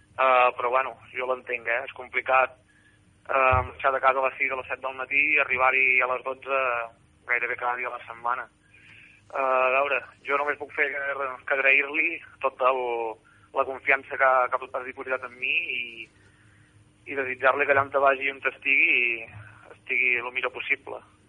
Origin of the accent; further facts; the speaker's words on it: Girona, Catalonia, Spain; Home, com a gironí, com a equip que proper